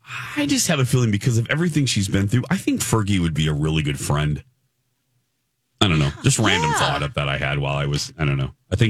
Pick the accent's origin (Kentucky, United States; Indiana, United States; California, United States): Indiana, United States; But living in growing up in Indiana, ooh, obviously it was a close-ish drive for us.